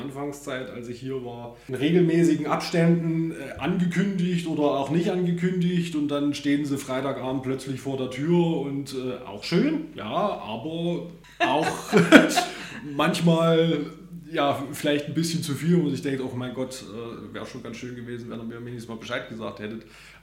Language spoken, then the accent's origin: German; Bad Langensalza, Thuringia, Germany; da Bad Langensalza meine Heimatstadt ist, Geburtsstadt